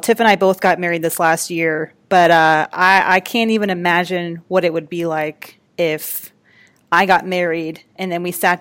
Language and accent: English; Georgia, United States; They're a young couple from my home state of Georgia.